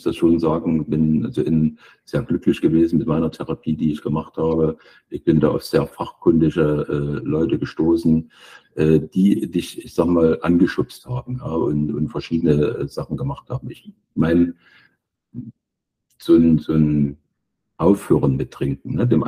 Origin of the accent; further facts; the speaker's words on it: eastern Germany, Germany; Also das ist ja von der Sprache unschwer zu erkennen, dass ich ein Kind des Ostens bin.